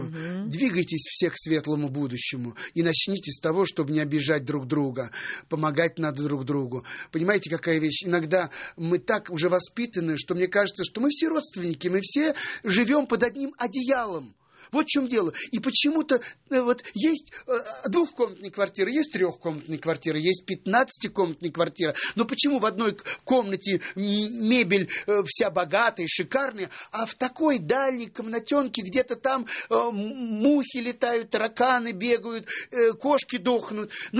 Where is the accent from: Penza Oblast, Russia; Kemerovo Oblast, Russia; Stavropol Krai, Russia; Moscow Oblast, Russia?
Moscow Oblast, Russia; Orekhovo-Zuyevo; я бесплатно привозил свои премьерные фильмы в родной город. Кстати, город Орехово-Зуево, привет тебе. Я почетный гражданин этого города.